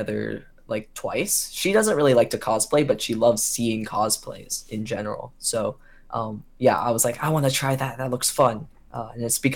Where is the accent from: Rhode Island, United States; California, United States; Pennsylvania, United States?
California, United States; Los Angeles; moved away as an adult; now in New York, United States; Yeah, so I'm a cosplayer from Los Angeles originally, but then I moved to New York for college